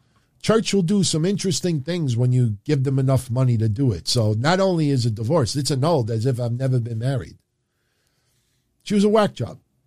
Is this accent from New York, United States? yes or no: yes; New York, United States; So, and I'm from New York. And Mr. Gotti lived a couple of blocks from here.